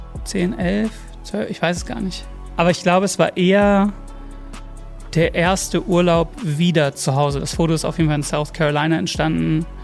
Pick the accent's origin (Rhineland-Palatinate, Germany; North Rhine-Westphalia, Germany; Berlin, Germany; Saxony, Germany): North Rhine-Westphalia, Germany; Bösingfeld; Klar fahre ich in mein Heimatdorf Bösingfeld zurück so und ich habe schon auch dieses, ja klar, hier komme ich her und jede Ecke erinnert mich an was.